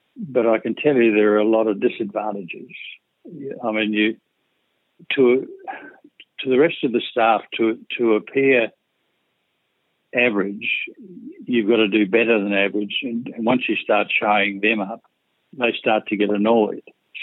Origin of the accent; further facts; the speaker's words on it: Melbourne, Victoria, Australia; I grew up in Melbourne, attended Melbourne Grammar, and then went on to study economics at Monash University for 3 years.